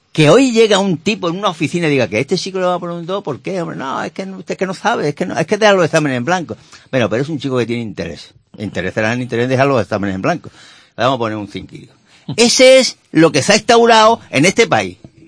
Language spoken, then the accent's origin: Spanish; Andalusia, Spain; que me apena como andaluz que cada vez que hay alguna referencia de cualquier tipo, educativo, sanitario, de renta, de PIB, estemos en último lugar.